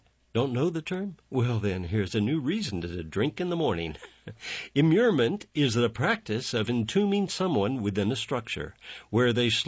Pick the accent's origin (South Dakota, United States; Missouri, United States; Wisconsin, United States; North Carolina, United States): North Carolina, United States; Raleigh; Well, I grew up in Raleigh and in theater.